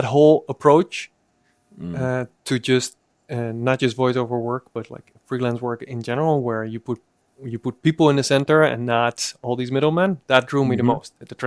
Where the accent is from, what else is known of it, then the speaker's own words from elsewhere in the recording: Netherlands; English is a second language; moved away as an adult; I'm from the Netherlands.